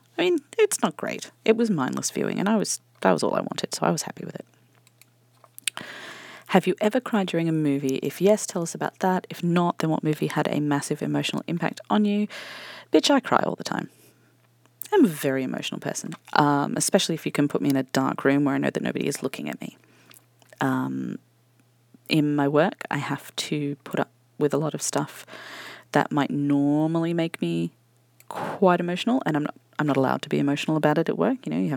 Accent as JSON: {"language": "English", "country": "Australia", "said": "I am Australian and cunt is just a word. I have a small subset of friends who are extremely bogan Australians that I went to university"}